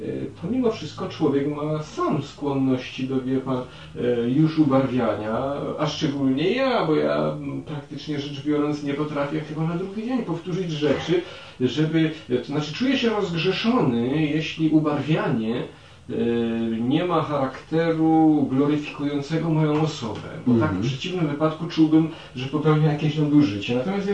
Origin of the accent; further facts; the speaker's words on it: Sanok, Subcarpathian Voivodeship, Poland; born there; W Sanoku się urodziłem.